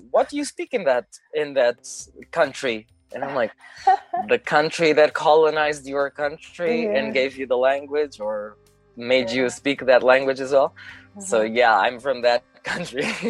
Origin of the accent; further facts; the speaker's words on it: South Africa; also born or lived in Portugal; I'm a circus artist right now. And I am from South Africa and from Portugal. So my parents are Portuguese.